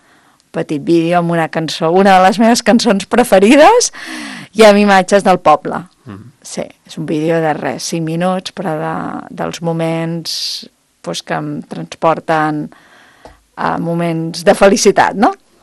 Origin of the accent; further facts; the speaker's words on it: Torrelavit, Catalonia, Spain; also born or lived in Lleida / Vilafranca del Penedès / Barcelona; jo vaig néixer a Lleida. Vaig estar a Torrelavit uns anys, després vaig anar als 16 anys cap a Vilafranca, al Penedès, mm-hmm. I després, quan em vaig casar, me'n vaig anar a viure a Barcelona, 10 anys. I després, doncs, vaig tornar a Sant Miquel.